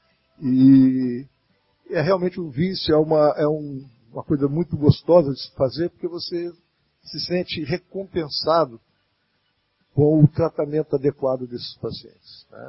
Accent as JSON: {"language": "Portuguese", "region": "Minas Gerais", "country": "Brazil", "lives_now": "Rio de Janeiro, Brazil", "said": "sou mineiro, moro no Rio há quase 40 anos"}